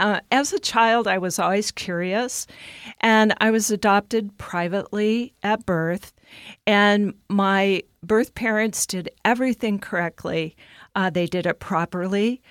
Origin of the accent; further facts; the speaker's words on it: California, United States; born there; I was born in California, so I went to Sacramento in 1990 and signed papers.